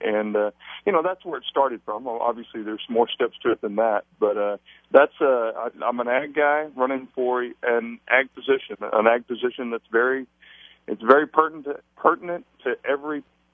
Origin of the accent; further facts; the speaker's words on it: Uvalde, Texas, United States; I'm a farmer from Uvalde, Texas.